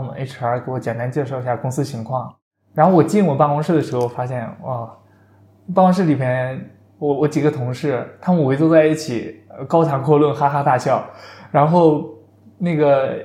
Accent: Henan, China; now in Indonesia; 我来自中国河南，现在在印度尼西亚工作。

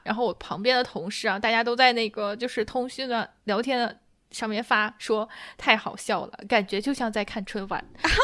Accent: Northeast China, China; 那我们东北话说整两瓶，然后整点好吃的。

